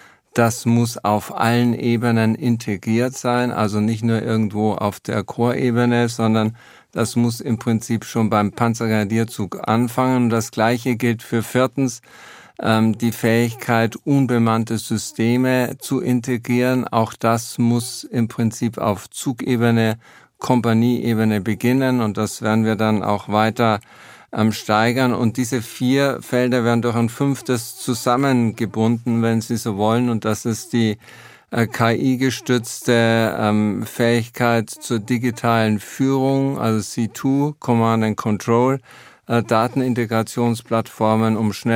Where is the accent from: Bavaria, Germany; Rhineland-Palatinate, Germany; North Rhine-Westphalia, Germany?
Bavaria, Germany; Ich bin in der Nähe von Grafenwöhr aufgewachsen, das stimmt